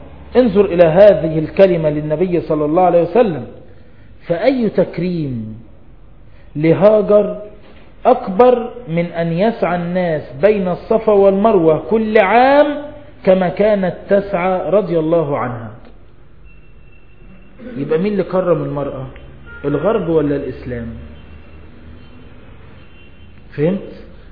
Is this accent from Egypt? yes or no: yes; Egypt; عندنا في مصر